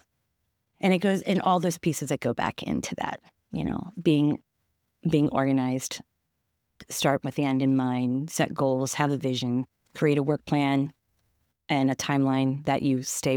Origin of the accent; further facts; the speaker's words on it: Dover, Pennsylvania, United States; also born or lived in York, United States; I'm from good old York. I was born in York and I was raised in Dover, which is, okay. Yeah, I was raised in Dover.